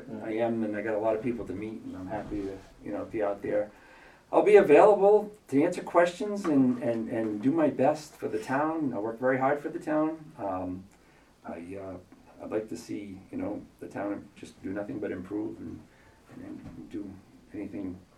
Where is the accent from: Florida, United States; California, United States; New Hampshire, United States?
New Hampshire, United States; Lincoln; now in Chichester, United States; We live in Chichester, New Hampshire, not too far, about 30 minutes, so it's close. I grew up in the Lincoln Woodstock area, small town.